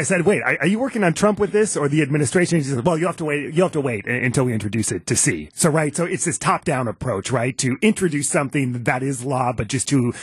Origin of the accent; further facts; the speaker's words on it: Duluth, Minnesota, United States; I'm from the Duluth area.